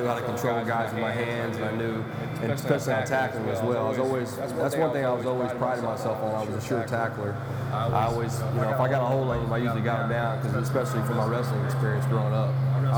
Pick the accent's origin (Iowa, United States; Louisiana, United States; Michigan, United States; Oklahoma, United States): Oklahoma, United States; Del City; Growing up in Del City, everybody knows the Smith family, and they're legends around there.